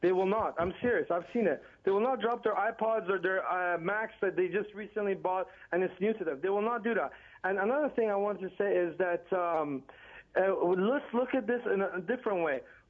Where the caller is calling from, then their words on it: Vancouver, British Columbia, Canada; I'm from Vancouver.